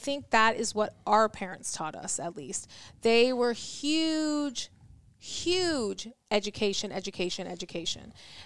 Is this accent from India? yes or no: yes; India; And I made an offer on our house and I lowballed because I'm Indian and we lowball.